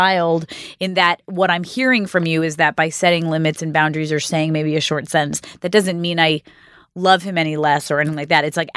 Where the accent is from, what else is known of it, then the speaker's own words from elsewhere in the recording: Canada; born there; I'm Canadian by birth.